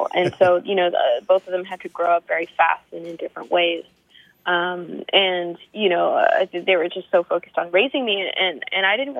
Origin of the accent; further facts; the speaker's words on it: Canada; And so I started thinking again about being a Canadian and what does that mean?